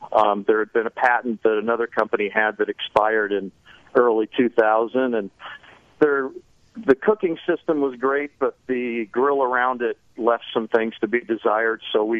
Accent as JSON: {"language": "English", "town": "Whittier", "region": "California", "country": "United States", "tie": "born or raised there", "said": "Grew up in Whittier, California, which is halfway between downtown Los Angeles and Disneyland."}